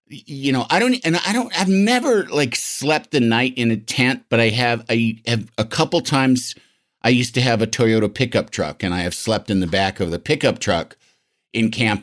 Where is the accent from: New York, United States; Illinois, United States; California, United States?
Illinois, United States; I'm from Illinois, so it's like the exact opposite.